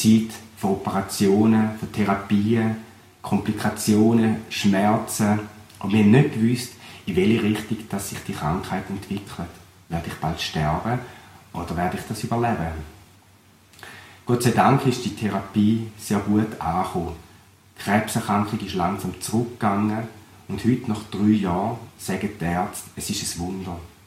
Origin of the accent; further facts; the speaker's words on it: Hörstetten, Thurgau, Switzerland; accent: Thurgau dialect; Vielleicht erkennt ihr an meinem Dialekt, dass ich aus dem Thurgau bin. Ich komme von Hörstetten ursprünglich.